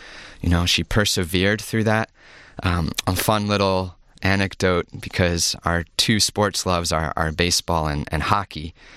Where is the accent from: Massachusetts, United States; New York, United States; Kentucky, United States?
New York, United States; So I am from the melting pot. I'm from New York. I was born on Long Island.